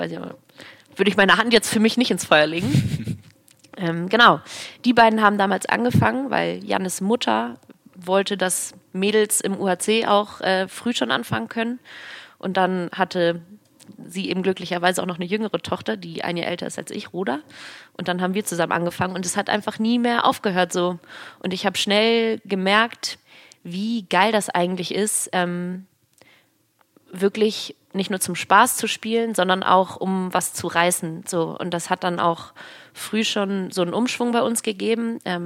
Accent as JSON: {"language": "German", "region": "Hamburg", "country": "Germany", "tie": "born there", "said": "Ich bin gebürtige Hamburgerin."}